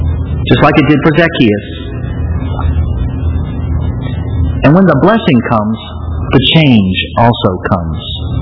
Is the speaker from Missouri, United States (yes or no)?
yes; St. Louis, Missouri, United States; You see, I'm from St. Louis. It's Mark Twain country. And in St. Louis, if they can't think of anything to name something, they just give it Mark Twain or Becky Thatcher or Tom Sawyer or Huckleberry Finn.